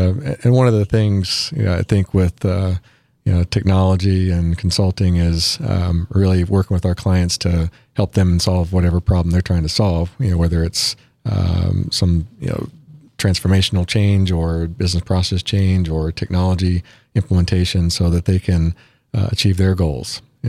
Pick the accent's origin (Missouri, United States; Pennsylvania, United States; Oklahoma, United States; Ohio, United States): Oklahoma, United States; my background is I grew up in Oklahoma and, you know, just with being the youngest, we're literally on food stamps.